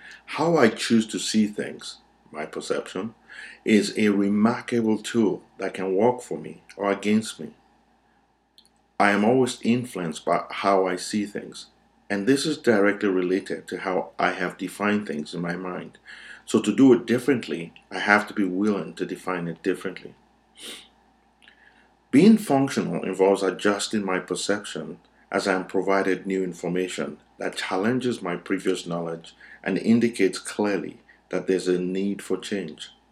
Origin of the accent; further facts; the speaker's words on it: Nigeria; I grew up in Nigeria and was very influenced by the Yoruba cultural belief in fate and destiny.